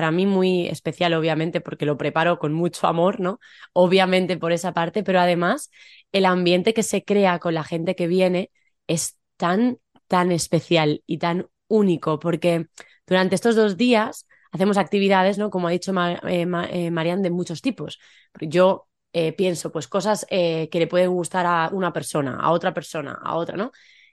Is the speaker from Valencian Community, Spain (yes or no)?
yes; Valencia, Valencian Community, Spain; yo soy de Valencia, del este de España